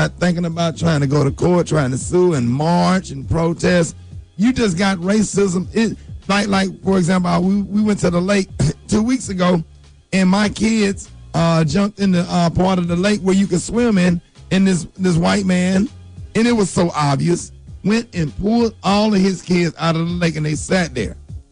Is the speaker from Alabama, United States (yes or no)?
yes; Birmingham, Alabama, United States; See, growing up in Birmingham, Alabama, and just living in the South, I'm used to it.